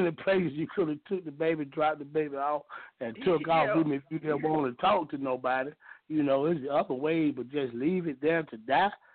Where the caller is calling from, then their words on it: Jonesboro, Arkansas, United States; from Jonesboro, babe.